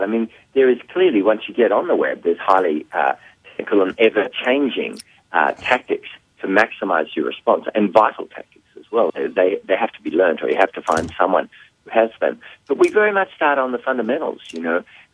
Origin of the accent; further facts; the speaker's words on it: Australia; accent: Australian; That's my Australian accent.